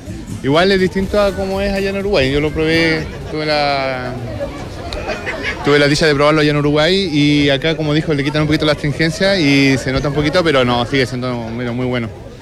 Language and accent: Spanish; Rancagua, O'Higgins, Chile; De Rancagua.